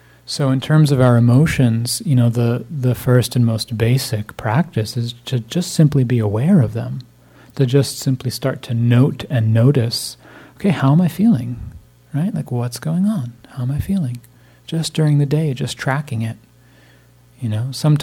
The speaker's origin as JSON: {"language": "English", "region": "New Jersey", "country": "United States", "tie": "born or raised there", "said": "I grew up in New Jersey here, so, you know, East Coast winters, and it was a wool turtleneck."}